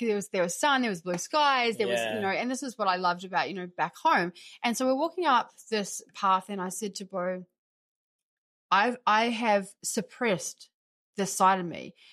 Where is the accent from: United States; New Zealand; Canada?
New Zealand; Twizel, Canterbury; I grew up in some snow because I grew up in Twizel. And I grew up snowboarding and skiing